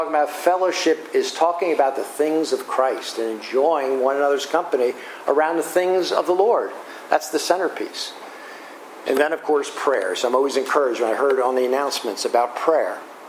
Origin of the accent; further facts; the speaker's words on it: New Jersey, United States; born or raised there